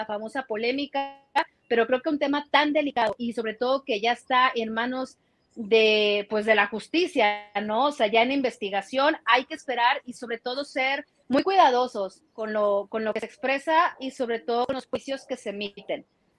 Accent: Mexico; Me gusta otra pregunta porque soy mexicana.

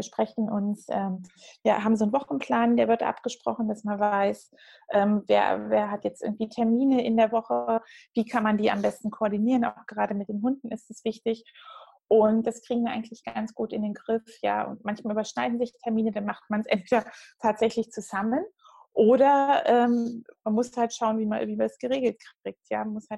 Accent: Halberstadt, Saxony-Anhalt, Germany; also born or lived in Munich; Ursprünglich, also ich bin 20 Jahre in München gewesen. Ganz ursprünglich komme ich aus Sachsen-Anhalt, aus dem schönen Halberstadt. Das ist ganz nah beim Harz. Und genau, da bin ich aufgewachsen sozusagen, also in den neuen Bundesländern.

